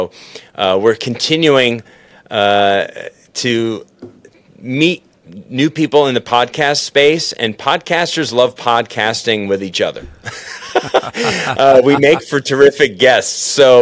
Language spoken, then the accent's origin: English; Danbury, Connecticut, United States; born there; I was born there. I was born in Danbury.